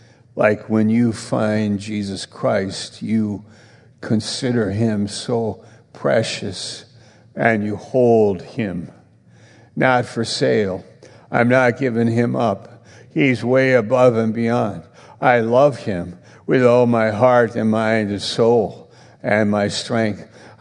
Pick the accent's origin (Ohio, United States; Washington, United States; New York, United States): New York, United States; It was in Maine, and I'm from New York. And I was 19 years old when I got saved.